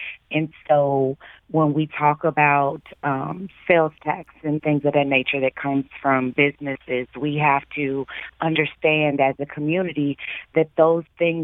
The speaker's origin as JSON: {"language": "English", "town": "Ferguson", "region": "Missouri", "country": "United States", "said": "I'm from Ferguson and I was on the street."}